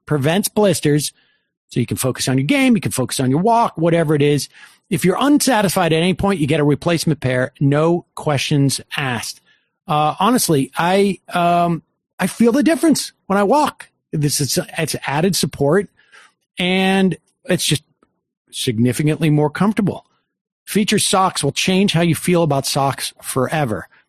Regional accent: New York City, New York, United States; Because I'm a New Yorker.

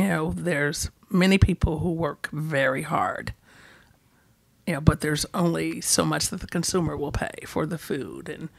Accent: Atlanta, Georgia, United States; We're all from Atlanta.

